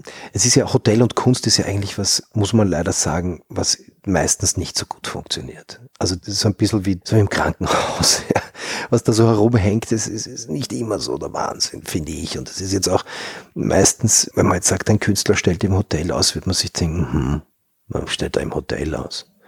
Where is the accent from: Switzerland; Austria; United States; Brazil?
Austria; Vienna; Ich bin ein Österreicher, ganz und gar. Ich bin ein Wiener. Ich bin ein europäischer Wiener